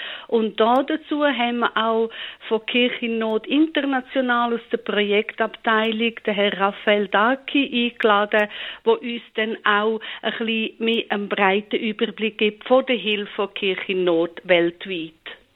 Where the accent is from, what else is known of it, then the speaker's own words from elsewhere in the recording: Switzerland; dass man auch in Europa und auch bei uns in der Schweiz einfach Farbe kennt